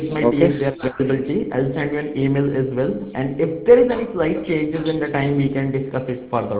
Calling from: Noida, Uttar Pradesh, India; I am calling from Noida only, but our head office is in Fremont, California.

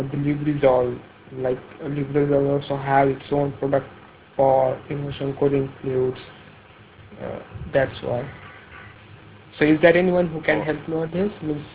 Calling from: India; I'm calling from India

